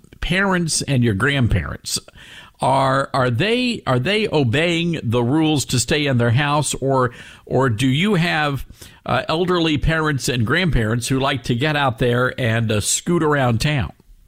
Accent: Southaven, Mississippi, United States; now in New York City, United States; I grew up there in South Haven, went to Hope P. Sullivan Elementary School.

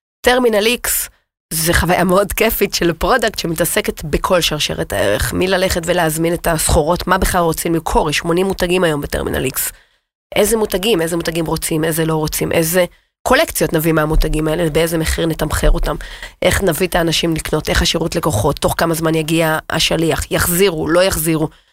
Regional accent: Beersheba, Southern District, Israel; born there; וגם נולדתי בבאר שבע

